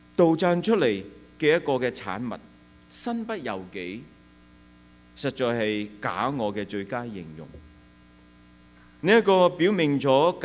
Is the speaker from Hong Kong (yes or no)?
yes; Hong Kong; now in Canada; 就好像移民来了加拿大的很多不同国籍的，特别是我们香港人，拿到一个安全港回去